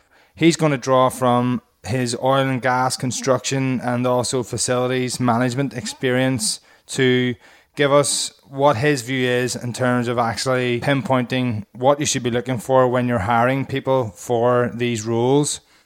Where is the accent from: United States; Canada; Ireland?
Ireland; accent: Irish; aren't used to listening to my thick Irish accent as much as my wife is every day.